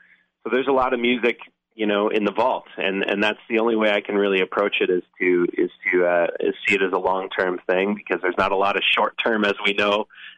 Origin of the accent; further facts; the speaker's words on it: Little Falls, Minnesota, United States; Yeah, I'm from Little Falls, Minnesota.